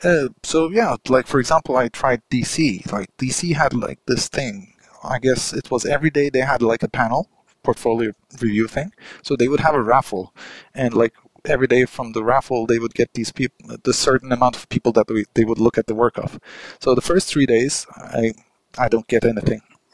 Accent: Turkey; English is a second language; I came from Turkey, you know, like all the way from here

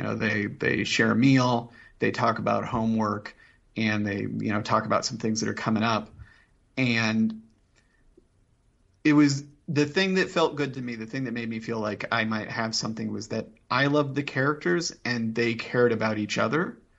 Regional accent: Indianapolis, Indiana, United States; So I grew up in Indianapolis.

